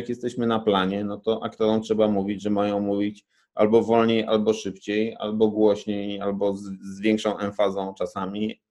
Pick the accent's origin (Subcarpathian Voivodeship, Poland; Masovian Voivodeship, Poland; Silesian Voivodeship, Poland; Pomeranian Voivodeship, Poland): Silesian Voivodeship, Poland; Katowice; no ja pochodzę z Katowic, nie do końca jestem Ślązakiem, bo rodzina mojej mamy nie jest ze Śląska